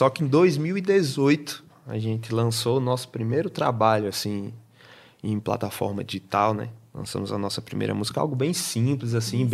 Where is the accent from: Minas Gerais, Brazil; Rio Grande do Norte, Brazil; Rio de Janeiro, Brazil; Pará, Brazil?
Rio Grande do Norte, Brazil; Natal; Nós somos de Natal, Rio Grande do Norte.